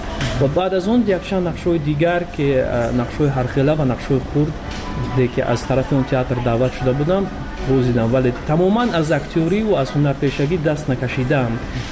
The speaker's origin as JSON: {"language": "Persian", "country": "Tajikistan", "said": "چون که در بیرون از مرز تاجیکستان موسیقی ما رو نزدیکتر میکند با وطنمون"}